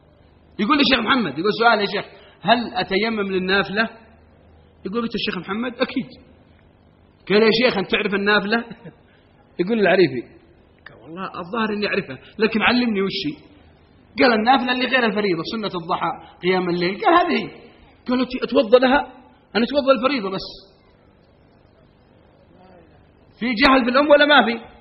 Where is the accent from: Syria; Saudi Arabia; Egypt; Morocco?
Saudi Arabia; Hejaz; أنا من أهل الحجاز وجاي بضاعة